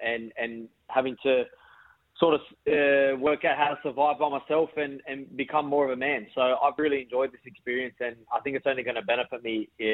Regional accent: Sydney, New South Wales, Australia; Yeah, so I grew up in Western Sydney. I was born in Liverpool also.

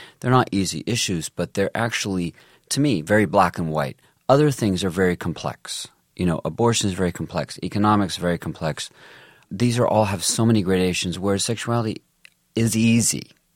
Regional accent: Scotland, United Kingdom; Yeah, I grew up partly in Scotland when I was young, and that real dark sense of humor.

